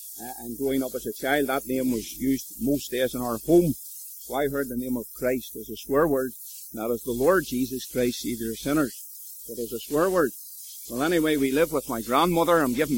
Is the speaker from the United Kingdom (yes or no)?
yes; Lisburn, Northern Ireland, United Kingdom; accent: Belfast; I have a Belfast accent, but I'm from Lisburn. My father was a city man, and we lived fairly close to the motorway end of town, and sometimes you picked up their accents and things like that there.